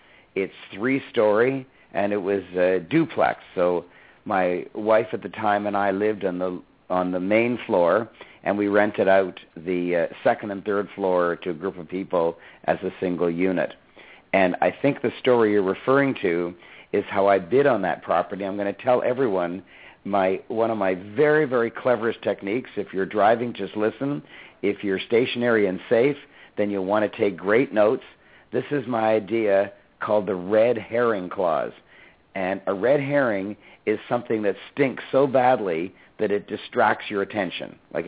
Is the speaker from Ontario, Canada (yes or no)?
yes; Toronto, Ontario, Canada; I was born in Toronto. I've lived in Toronto all my life. I'm a proud Canadian.